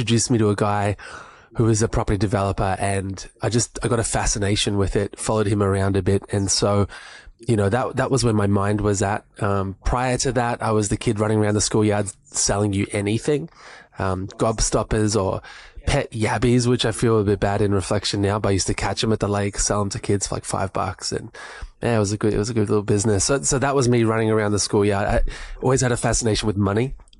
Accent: Melbourne, Victoria, Australia; Yeah, so I grew up in Melbourne.

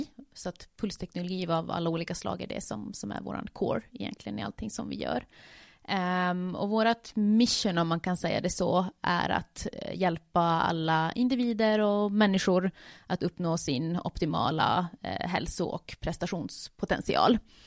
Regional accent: Norrbotten County, Sweden; now in Finland; trots ett väldigt finskt efternamn så kommer jag också ursprungligen från Sverige, uppe i Tornedalen, men har bott nu i Finland sedan 2007.

